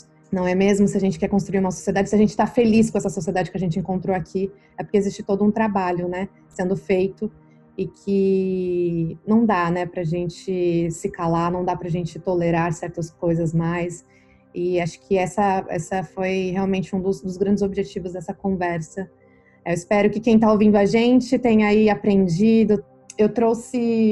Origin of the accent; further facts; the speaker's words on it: Brazil; A gente, como brasileiro, faz parte também se questionar